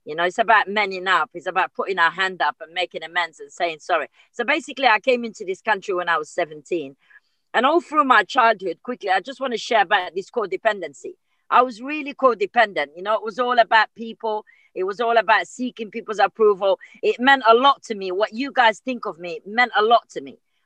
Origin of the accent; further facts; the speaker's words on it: Morocco; You know, I was born in the Mediterranean, and I'm Moroccan, you know, and I blame my using on that community.